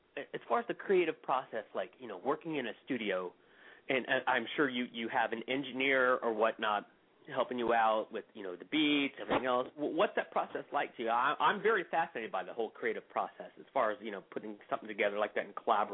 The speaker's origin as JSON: {"language": "English", "region": "Ohio", "country": "United States", "said": "I'm an Ohio boy here, actually, there, low."}